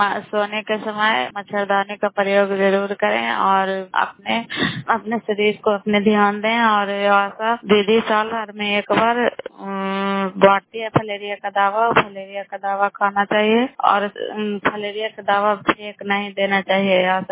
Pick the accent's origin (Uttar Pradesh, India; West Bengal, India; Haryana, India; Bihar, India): Bihar, India; Bairiyaganj; नालंदा जिला कराय ब्लॉक मकराता पंचायत ग्राम बैरियगंज की निवासी हूँ।